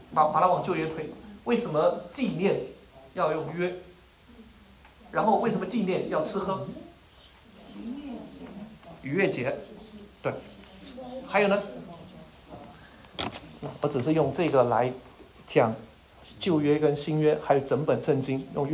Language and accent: Chinese; Huai'an, Jiangsu, China; 我老家淮安的淮安有一个名人，就是周恩来